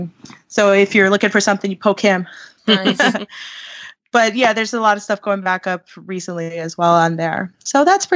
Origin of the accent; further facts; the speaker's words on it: West Coast, United States; I grew up on the West Coast, so, you know, I grew up going to San Diego like all the time